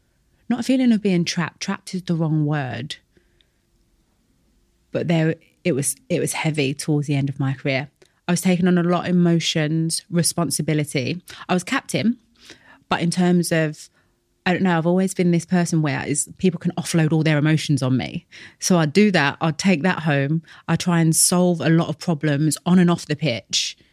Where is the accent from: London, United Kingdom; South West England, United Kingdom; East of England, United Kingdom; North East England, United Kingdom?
London, United Kingdom; that grew up in East London.